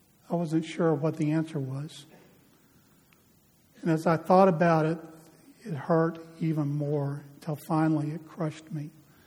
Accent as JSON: {"language": "English", "town": "Dallas", "region": "Texas", "country": "United States", "tie": "born or raised there", "said": "See, I grew up in Cassiview area of Dallas, and my parents were believers. My dad was a deacon in a Baptist church."}